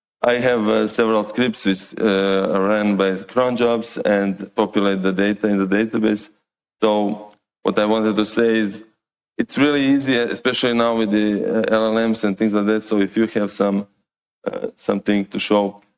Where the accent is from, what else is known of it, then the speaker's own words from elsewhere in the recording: Croatia; English is a second language; I come from Croatia.